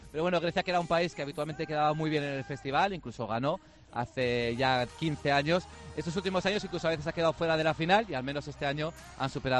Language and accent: Spanish; Spain; cuando decimos que somos de España